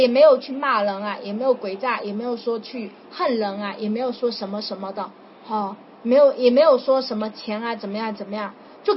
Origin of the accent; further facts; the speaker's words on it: China; 那我是中国人，我又听得懂。